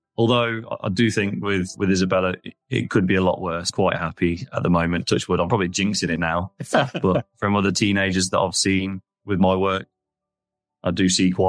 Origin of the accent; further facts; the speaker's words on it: Nuneaton, West Midlands, United Kingdom; moved away as an adult; now in Spain; So, yeah, I'm originally from the Midlands in England, a town called Nuneaton.